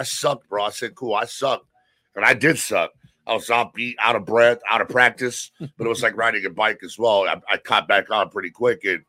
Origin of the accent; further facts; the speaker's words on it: California, United States; also born or lived in Texas / Colorado; I lived in Texas for 4 years. I lived in Colorado for 2 years. I lived in Chicago for 6 months. I grew up in Northern California, been up and down the coast.